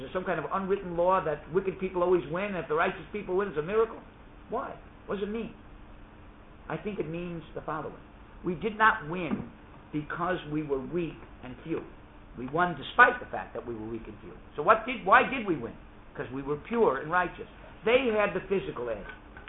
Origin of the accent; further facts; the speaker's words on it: Miami, Florida, United States; I remember when I was about 17 years old, I grew up in Miami.